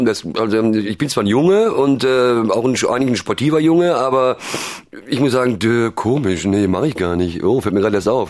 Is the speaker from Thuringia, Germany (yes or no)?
no; North Rhine-Westphalia, Germany; Mein Ruhrgebiet war meine Heimat und da ich da jetzt weg bin